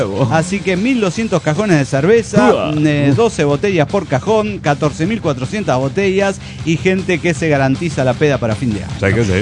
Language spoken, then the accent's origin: Spanish; Mexico City, Mexico; del DF mexicano.